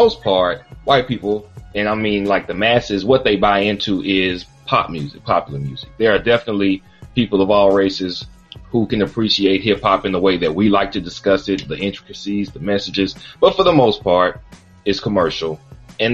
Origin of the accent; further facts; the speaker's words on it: Birmingham, Alabama, United States; and I'm from Birmingham, Alabama, it's a mostly black city, of course, at least inside the city limits it is, so all black high school